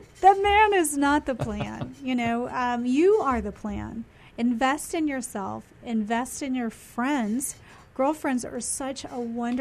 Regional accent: the South, United States; I'm a Southerner, you know, and you just keep your word.

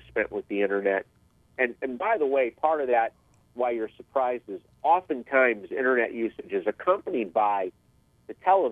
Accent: Chicago, Illinois, United States; here in San Diego or my hometown, Chicago

